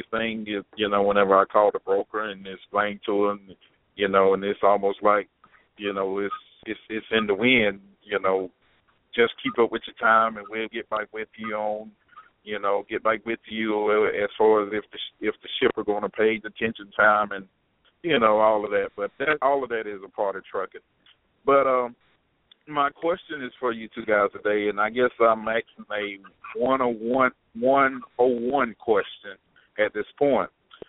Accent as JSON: {"language": "English", "region": "Georgia", "country": "United States", "said": "I am from Georgia."}